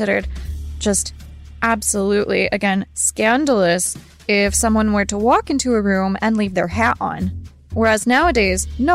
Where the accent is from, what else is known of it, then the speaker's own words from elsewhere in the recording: United States; And for me as an American, I didn't know this at first